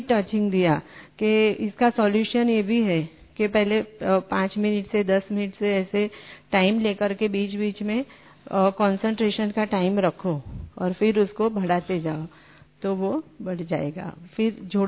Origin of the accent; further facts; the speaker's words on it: Mumbai, Maharashtra, India; और ये मैं कांदिवली मुंबई से हूँ